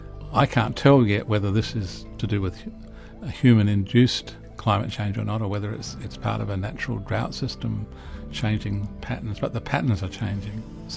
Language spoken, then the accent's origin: English; South Australia, Australia; I think there is a great consciousness in Australia, and I come from South Australia